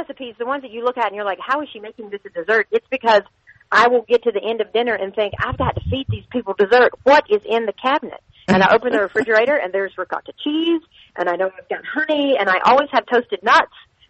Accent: North Carolina, United States; So I'm from Eastern North Carolina. My family owned the farm supply in the area that I was from, and so I grew up. I grew up in town, not on a farm, but in a definite farming community and around farmers.

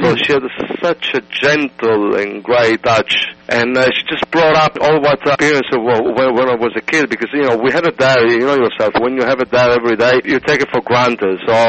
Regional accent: Trieste, Friuli-Venezia Giulia, Italy; I have a kind of a multifarious kind of a background. I was brought up in Trieste, which is on the northeast.

